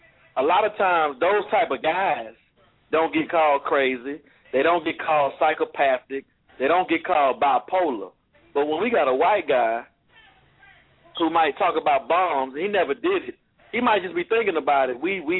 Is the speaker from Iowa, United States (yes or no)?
no; Houston, Texas, United States; also born or lived in Louisiana; I'm originally from, you know, the state of Louisiana. I was raised in Houston. I've been all over the world, to be honest with you.